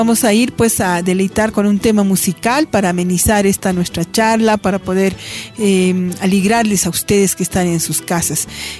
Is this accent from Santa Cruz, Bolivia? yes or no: no; Oruro, Bolivia; Ella es orureña, así como soy yo orureña